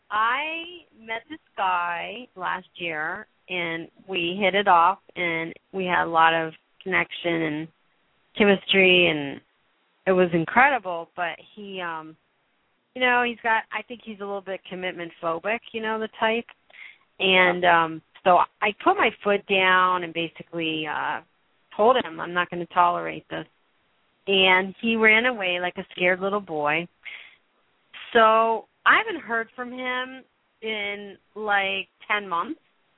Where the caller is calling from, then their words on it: Florida, United States; Ladies. From Florida.